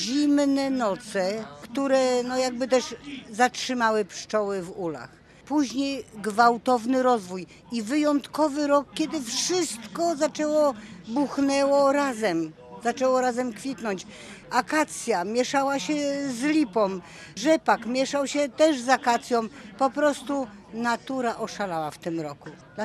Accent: Pruszcz Gdański, Pomeranian Voivodeship, Poland; Proszę państwa, ja jestem z Pruszcza, więc tutaj jakby troszeczkę ja prezentuję inny miód.

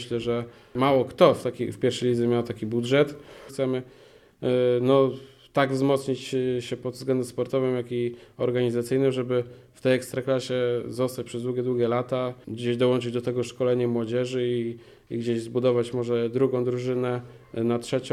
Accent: Kamienica Królewska, Pomeranian Voivodeship, Poland; ja jestem z Kamienicy Królewskiej

